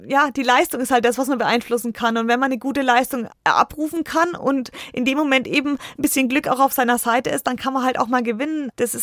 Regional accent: Bayreuth, Bavaria, Germany; dann ist Bayreuth dann doch meine Heimat und ist was ganz Besonderes

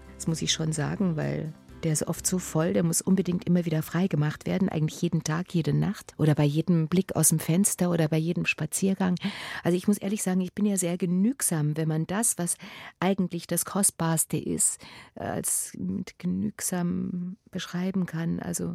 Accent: Bavaria, Germany; Na, ich bin ja ein bayerisches Kind. Ich bin ja auf dem Land aufgewachsen.

